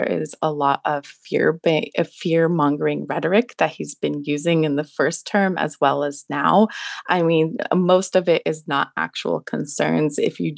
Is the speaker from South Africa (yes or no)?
no; Afghanistan; now in United States; I'm from Afghanistan. My family's from Afghanistan.